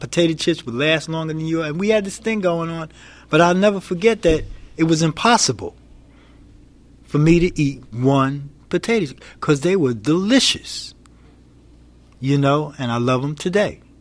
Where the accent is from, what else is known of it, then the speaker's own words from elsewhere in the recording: New York City, New York, United States; I grew up in Queens, man, New York.